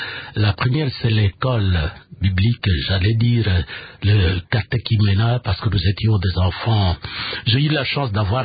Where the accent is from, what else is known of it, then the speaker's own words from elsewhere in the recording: Kasongo-Lunda, Kwango, DR Congo; Oui, je suis originaire de la province de Bandundu, spécialement dans les districts du Kwango, dans les territoires de Kasongolunda. Ma collectivité, c'est aussi Kasongolunda.